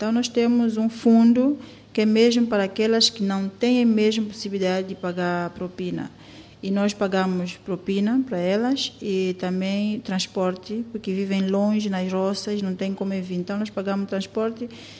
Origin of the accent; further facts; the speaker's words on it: São Tomé, São Tomé & Príncipe; born there; also born or lived in Luanda, Angola; nasci em São Tomé. Os meus pais são cabo-verdianos. Eu estive fora em Luanda, Angola, por 14 anos